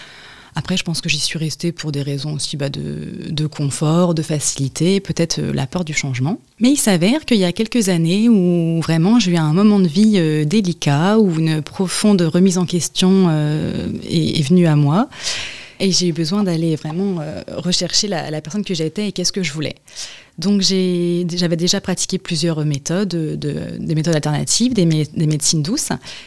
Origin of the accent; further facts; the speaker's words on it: Grand Est, France; Alors donc je viens de Champagne-Ardenne, je suis arrivée en Vendée il y a un peu plus de 2 ans.